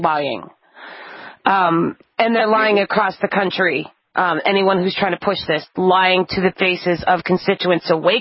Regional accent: New Hampshire, United States; Actually, they're doing that in my home state of New Hampshire as well.

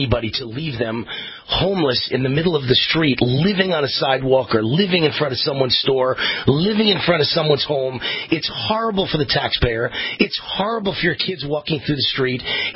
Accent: Bronx, New York, United States; Not Bronxville, Bronx. Forget Bronxville. Bronxville was too rich for me

